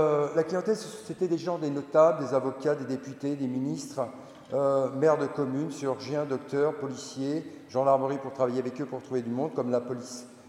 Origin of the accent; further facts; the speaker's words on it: Centre-Val de Loire, France; Je viens de Touraine, comme m'a dit Père Timothée, en Indre-et-Loire, dans le Nord, pour vous, le Nord.